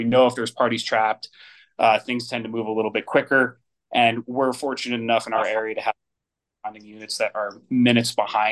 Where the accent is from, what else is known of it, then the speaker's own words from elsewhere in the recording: New Jersey, United States; moved away as an adult; now in Denver, United States; I'm originally an East Coast guy. I grew up in New Jersey, and I started volunteering there. Moved to the Denver area in 2018.